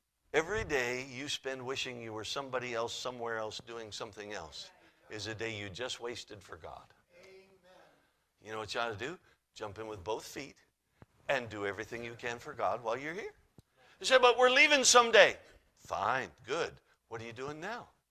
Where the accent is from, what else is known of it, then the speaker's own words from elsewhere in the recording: Alaska, United States; I'm from Alaska, spent all my life in Alaska. There at our home church in Fairbanks, Alaska